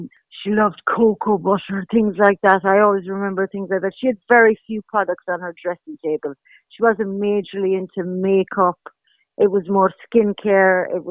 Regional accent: Killarney, County Kerry, Ireland; I grew up in Killarney, in New Street, in business myself. My parents owned a hotel.

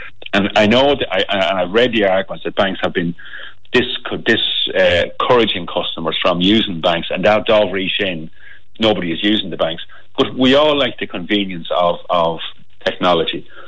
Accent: Granard, County Longford, Ireland; my hometown is Granard in Longford, and I asked the postmaster there

